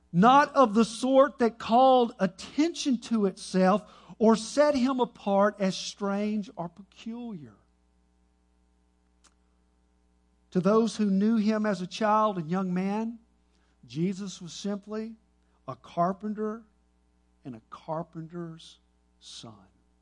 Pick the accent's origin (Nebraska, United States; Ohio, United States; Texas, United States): Texas, United States; Duncanville; Growing up in Duncanville High School, we ended up at a church by the name of First Baptist Church of Oak Cliff